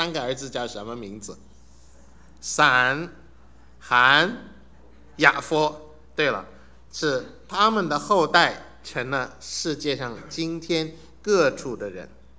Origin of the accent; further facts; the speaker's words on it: Suzhou, Jiangsu, China; 我今天跟人家讲我是苏州人